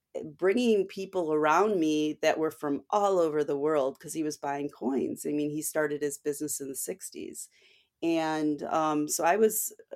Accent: Joliet, Illinois, United States; I mean, we come from Joliet, Illinois, which is not, a very sophisticated big city or anything like that.

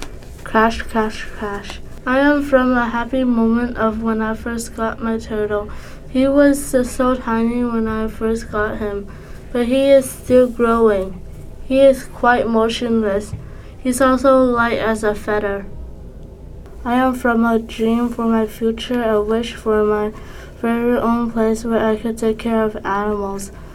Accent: China; I am from China, so it's my family. It's a homeland for us. We have a few family members that's still there. It's been about 6 years since I've seen them in person.

